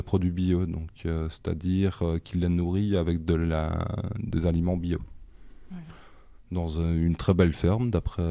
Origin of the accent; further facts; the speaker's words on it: Liège, Wallonia, Belgium; On vient de Liège, donc on ne va pas se refuser à bon boulet liégeois aussi, de temps en temps.